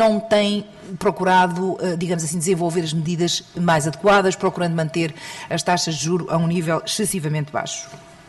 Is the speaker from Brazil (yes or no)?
no; Portugal; nós como portugueses